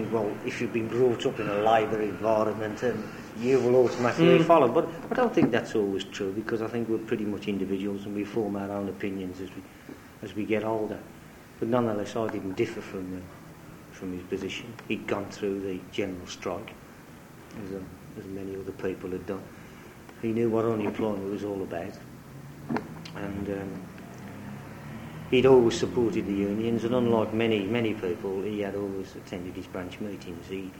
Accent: Birmingham, West Midlands, United Kingdom; Well, Sparkbrook we lived, and as far as I'm concerned, I lived there all my life until I got married. Basically a working class background.

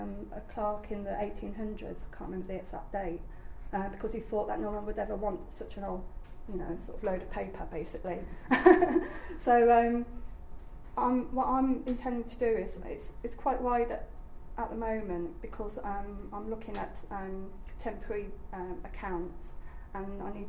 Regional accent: Coventry, West Midlands, United Kingdom; Being a local person, I'm from Coventry. I could trace my family history back in Coventry to 1680 at the moment.

